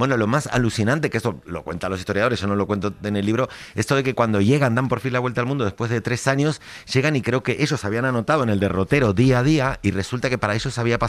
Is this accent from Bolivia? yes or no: no; Argentina; A mí lo que me alucinaba era que hubieran pasado por donde yo vivía. Entonces, claro, yo como argentino.